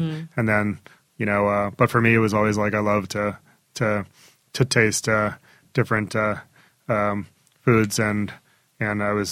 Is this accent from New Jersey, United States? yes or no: yes; Glen Rock, New Jersey, United States; also born or lived in Paterson; Well, I was born in Paterson and then I grew up in Glen Rock, and then my family moved further north.